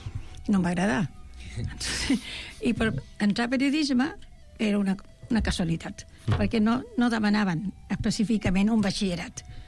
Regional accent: Chile; Jo soc més xilena que los porotos, que em diuen allà.

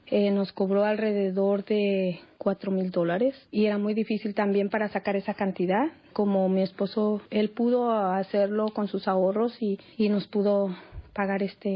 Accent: Guanajuato, Mexico; yo vengo del estado de Guanajuato, en México, y es bien triste venir uno de mojado.

